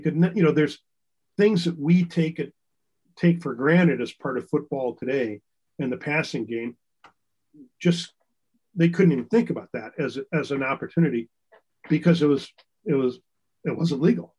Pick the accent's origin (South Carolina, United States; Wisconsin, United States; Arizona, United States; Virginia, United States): Wisconsin, United States; also born or lived in St. Louis; I grew up in Wisconsin, but I used to live in St. Louis. So I know the weather in both places.